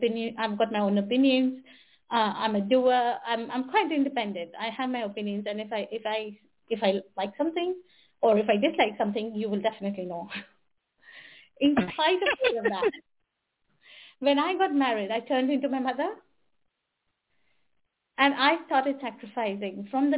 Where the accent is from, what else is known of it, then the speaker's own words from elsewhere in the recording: India; English is a second language; as you can probably even hear it in my accent, I'm originally from India.